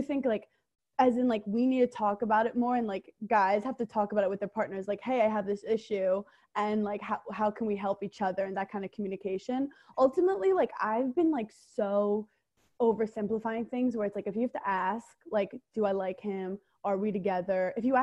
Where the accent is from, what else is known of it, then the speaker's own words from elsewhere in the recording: Brooklyn, New York, United States; I'm part Jewish. I'm from Brooklyn.